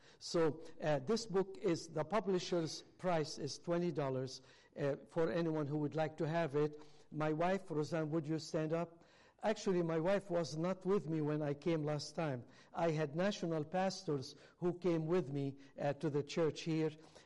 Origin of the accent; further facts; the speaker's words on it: Beirut, Beirut Governorate, Lebanon; English is a second language; Well, I grew up in Beirut, Lebanon, and I learned English